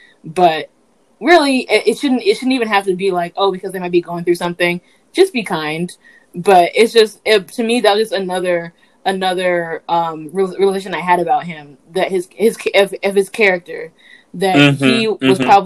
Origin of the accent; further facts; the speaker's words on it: United States; I feel like my perspective on death was influenced by both, you know, growing up in America, but also being half Nigerian.